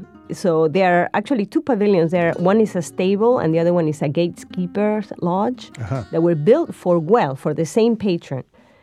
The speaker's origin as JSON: {"language": "English", "country": "Peru", "said": "but I'm from Peru, and I'm going to start mentioning a few sites from Peru."}